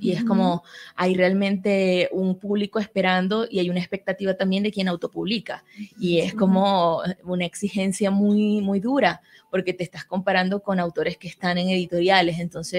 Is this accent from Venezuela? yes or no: yes; Cabimas, Zulia, Venezuela; accent: Zulian voseo; Entonces estaba muy pendiente de la correctora, que ella entendiera también cómo hablábamos la gente de Cabimas, ¿no? Con esta J ahí medio atravesada caribeña.